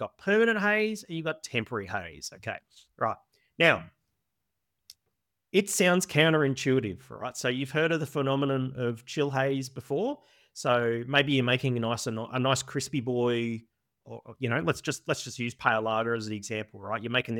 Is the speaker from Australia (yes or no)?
yes; Australia; I'm Australian, by the way